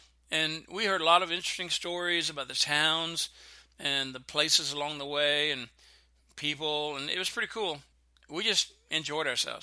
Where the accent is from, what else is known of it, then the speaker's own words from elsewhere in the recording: Texas, United States; because I was raised in the South, and that's what we like, especially in Texas.